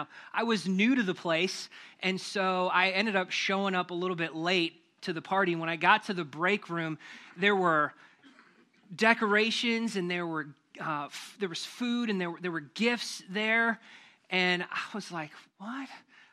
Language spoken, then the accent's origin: English; Minnesota, United States; I come from Minnesota, so if there's not snow on Christmas, it's hard for it to feel like Christmas.